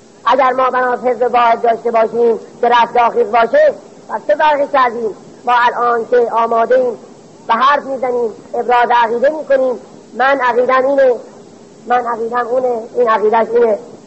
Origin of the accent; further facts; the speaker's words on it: Iran; به عنوان یک ایرانی، بلکه به عنوان یک هموطن